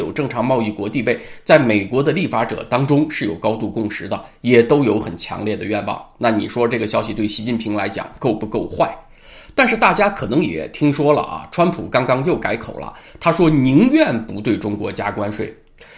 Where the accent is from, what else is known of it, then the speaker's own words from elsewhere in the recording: Canada; 我作为一个加拿大人是何感受